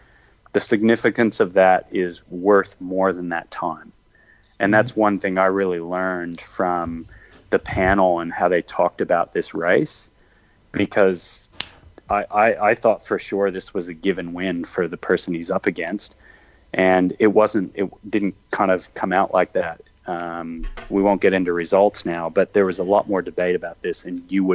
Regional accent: Sydney, New South Wales, Australia; born there; I was actually living in Sydney at that time. I was born in Sydney, even though it doesn't sound like it.

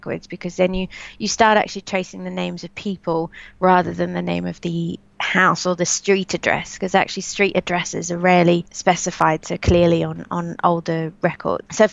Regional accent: Australia; I grew up in Australia.

